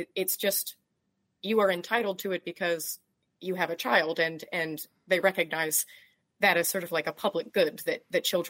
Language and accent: English; United States; now in United Kingdom; And I remember hearing that, and just as an American, like, my impulse, everything in me was just like, wait